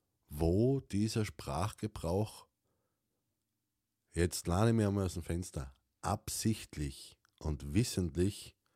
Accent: Styria, Austria; ich komme aus der St. Eiermark.

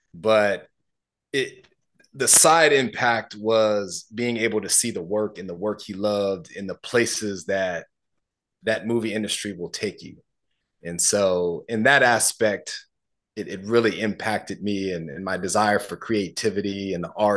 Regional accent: Los Angeles, California, United States; It was an interesting dynamic growing up in Los Angeles. I ended up in the foster system.

